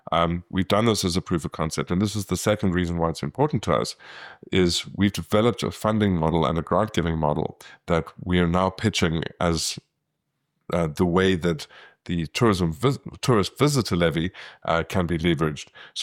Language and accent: English; Kimberley, Northern Cape, South Africa; So yeah, I grew up in Kimberley, and I stayed in small town South Africa for most of my life.